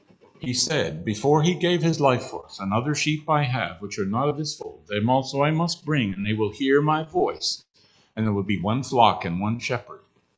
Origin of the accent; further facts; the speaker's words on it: Canada; a brother was visiting us in Canada. I'm a Canadian.